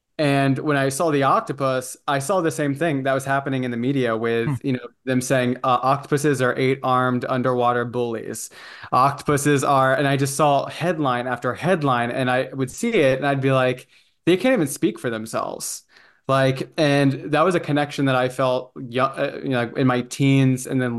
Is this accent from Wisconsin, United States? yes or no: no; San Antonio, Texas, United States; growing up in San Antonio, Texas, and then coming out after being afraid to tell anybody about what I was feeling